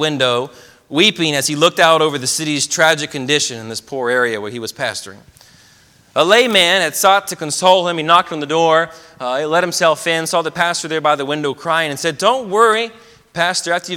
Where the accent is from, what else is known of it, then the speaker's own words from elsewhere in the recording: United States; And then I read the Reroute, and it was just, as an American, it was painful.